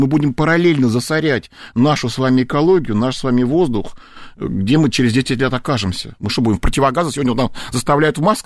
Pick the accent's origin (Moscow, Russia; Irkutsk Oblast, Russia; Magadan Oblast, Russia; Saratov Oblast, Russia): Moscow, Russia; Мы с вами москвичи, да, вот так.